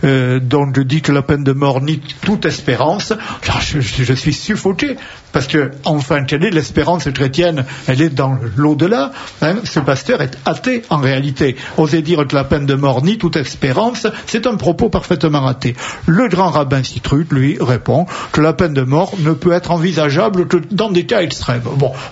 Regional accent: France; en tant que chrétien, je dirais ceci, c'est que, et en tant que français

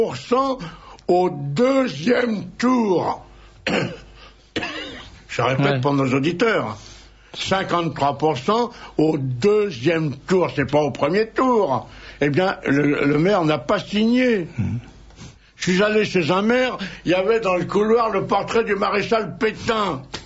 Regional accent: Corsica, France; après avoir travaillé comme une bête, hein, parce que je suis un Corse qui travaille

